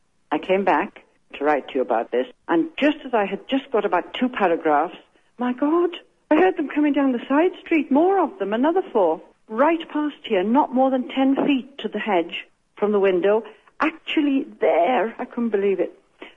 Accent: Wales, United Kingdom; I'm from Wales. I'm a 65-year-old grandmother. I'm here in Nablus, which is in the north of Palestine

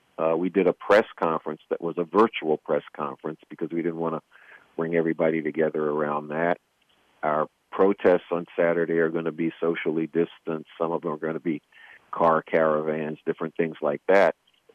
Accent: Brooklyn, New York, United States; who marched in Brooklyn, New York, which is where I happen to be right now, not, you know, tooting my hometown or anything, just noting that.

